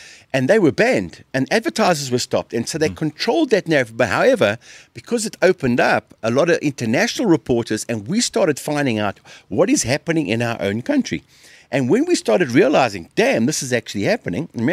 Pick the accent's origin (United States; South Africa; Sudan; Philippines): South Africa; Now, growing up in South Africa as a young kid, we didn't even realize that this whole thing was happening.